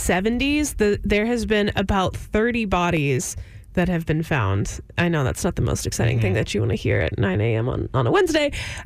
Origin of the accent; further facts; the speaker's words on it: Dickinson, Texas, United States; I'm from south of Houston, closer to Galveston. I'm technically from Dickinson, but one exit over is League City, which is famous for, we're close to NASA.